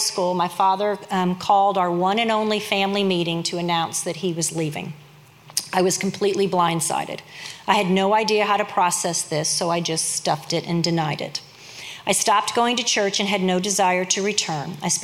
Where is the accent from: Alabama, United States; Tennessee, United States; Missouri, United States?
Missouri, United States; St. Louis; I was born and raised in St. Louis, going to church every weekend and holiday because that was what it was expected.